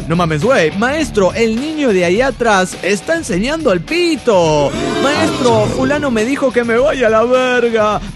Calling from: Saltillo, Coahuila, Mexico; de Saltillo, Coahuila.

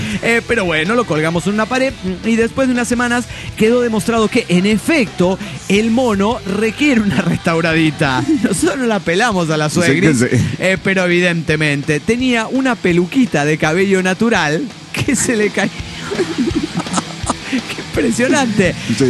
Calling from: Pasto, Nariño, Colombia; de Pasto.

